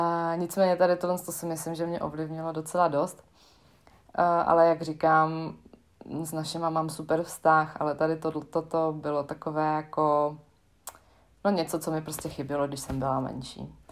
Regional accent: Krnov, Moravian-Silesian Region, Czechia; Tak já jsem vyrostla v Krnově, v malém městě na severu Moravy, kousek od Ostravy, jak se říká, kraj rázovitý a i takový lidi tam jsou.

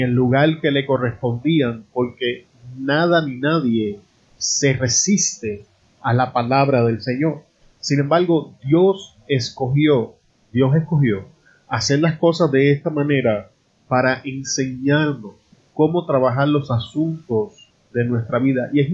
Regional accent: Puerto Rico; Yo soy puertorriqueño, en el caso de nosotros sería el pernil

